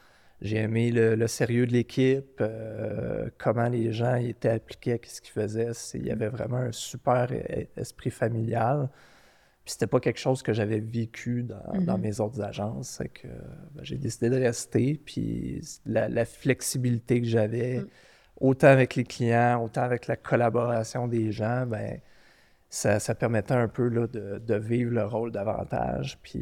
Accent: Sherbrooke, Quebec, Canada; Puis j'avais été accepté, moi je viens de Sherbrooke, c'est que j'avais été accepté à Sherbrooke

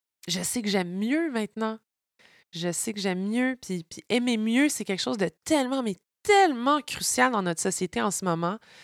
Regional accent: Montreal, Quebec, Canada; born there; moi, je suis née à Montréal, mais ma mère est noire, originaire de l'île de la Réunion, qui est un département d'outre-mer français en plein océan Indien.

